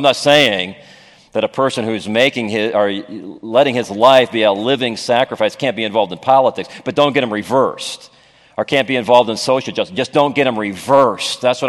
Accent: Gary, Indiana, United States; I grew up in Gary in the 60s.

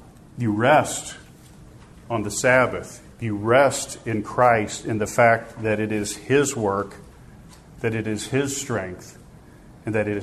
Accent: Iowa, United States; moved away; also born or lived in Missouri, United States; But we came from Iowa and the store wasn't even open. I mean, the grocery store wasn't even open on Sunday. When we moved to Missouri, they had bigger stores.

